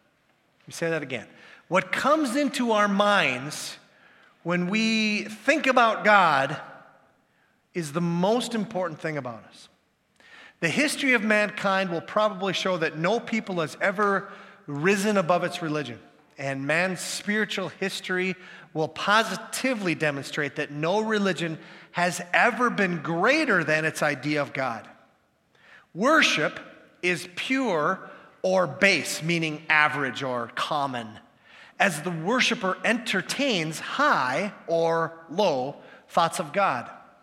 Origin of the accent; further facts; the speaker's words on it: Minnesota, United States; I'm from the Iron Range.